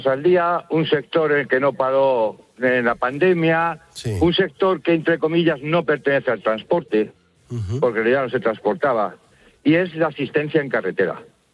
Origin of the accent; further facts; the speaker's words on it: Guadarrama, Community of Madrid, Spain; Pero vamos, yo soy de Guadarrama.